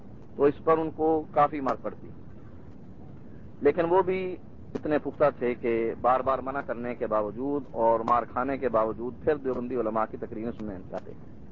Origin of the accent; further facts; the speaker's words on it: Sarai Sidhu, Punjab, Pakistan; ہم امبالہ سے شفٹ ہو کر ڈسٹرکٹ ملتان, جو اب ڈسٹرکٹ خانیوال بن چکا ہے, اس کا ایک قصبہ ہے سرائے سدھو, وہاں میں نے ابتدائی تعلیم حاصل کی.